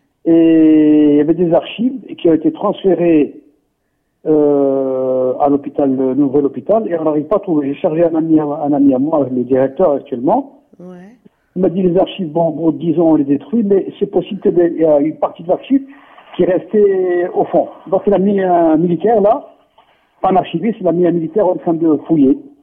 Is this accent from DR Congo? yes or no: no; Oran Province, Algeria; Moi-même, je suis d'Oranie, donc je vais souvent là-bas.